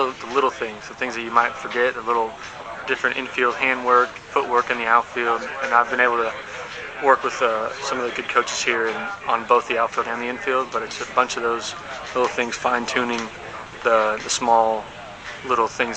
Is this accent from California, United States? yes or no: yes; Santa Cruz, California, United States; from Santa Cruz, California. And came up here a couple weeks ago.